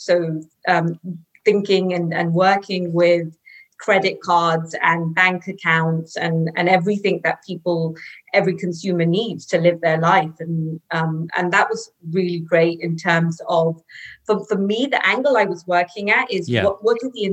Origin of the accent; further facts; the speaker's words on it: London, United Kingdom; I was born and raised in London. We came from India to London via Africa. So there's a generation of my family that was born in Africa, in Kenya.